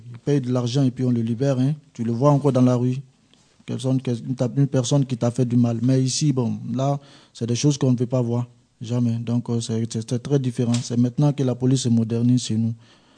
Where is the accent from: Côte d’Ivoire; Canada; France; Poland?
Côte d’Ivoire; chez moi, en Côte d'Ivoire